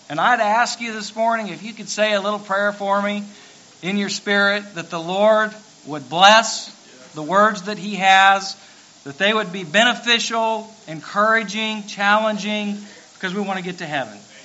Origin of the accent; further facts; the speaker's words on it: Louisiana, United States; I'm from Louisiana, and my testimony this morning is I'm on the winning side.